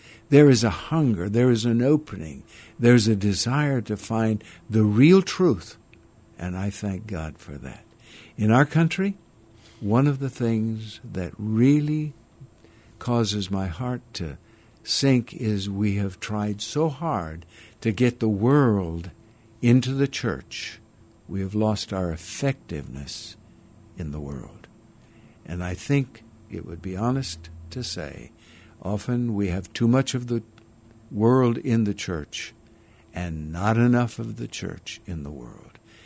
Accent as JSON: {"language": "English", "region": "Northeast India", "country": "India", "tie": "born or raised there", "said": "where I was raised in India. In Northeast India, that is a totally different part of the country than the rest of India."}